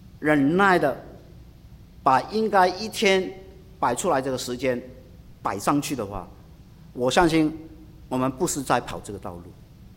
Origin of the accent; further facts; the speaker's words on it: China; 我们中国人里面有一首的 诗啊